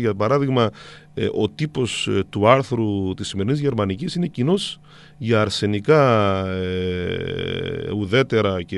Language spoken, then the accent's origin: Greek; Cyprus; Έχει μείνει στην πατρίδα μου σήμερα το τελικό νι, και μάλιστα πολλοί που θέλουν να μιμηθούν τους Κυπρίους το τοποθετούν αδιακρίτως.